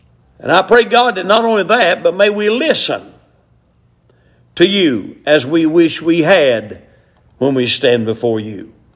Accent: Hiawassee, Georgia, United States; born there; also born or lived in Clayton; I was born in Clayton. Lived in Hiawassee.

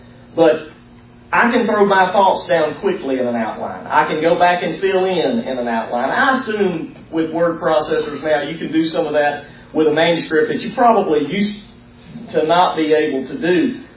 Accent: Alabama, United States

